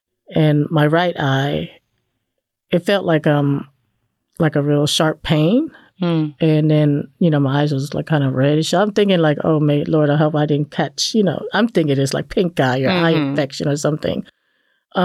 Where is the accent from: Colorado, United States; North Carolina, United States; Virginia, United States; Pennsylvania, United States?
Virginia, United States; also born or lived in Cambodia / Oregon; So by the time I was 12, we moved from the West Coast to the East Coast. So we went from Oregon to Virginia. And then I grew up there, high school, and I moved around a couple times. But I landed here in Georgia about going on 30 years.